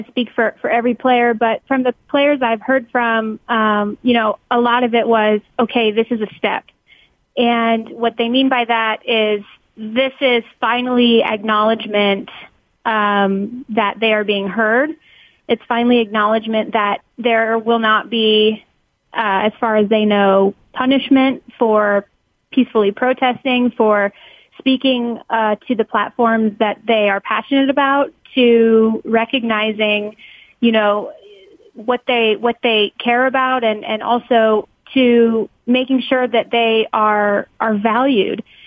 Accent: West Coast, United States; And I'm from the West Coast originally, so I am extremely excited to be back in my preferred time zone.

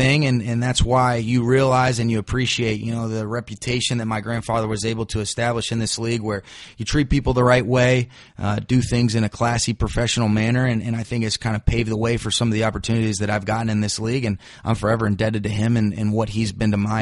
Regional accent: Atlanta, Georgia, United States; now in Los Angeles, United States; when I was really growing up in Atlanta, they were actually in the same division as the 49ers.

